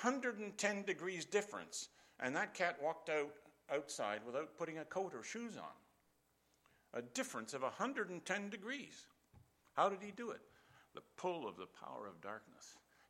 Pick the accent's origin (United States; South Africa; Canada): Canada; You know, I'm a Canadian. I was born in Canada.